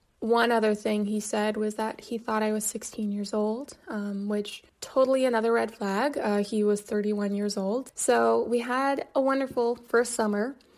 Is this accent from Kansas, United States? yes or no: yes; Kansas, United States; I was from Kansas, you know, it was all a bit new to me.